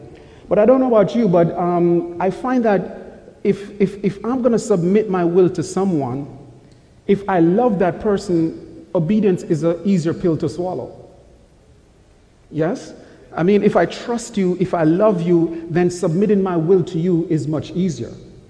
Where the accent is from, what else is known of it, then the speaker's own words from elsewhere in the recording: Jamaica; not that I'm complaining because I'm from Jamaica. I love the heat.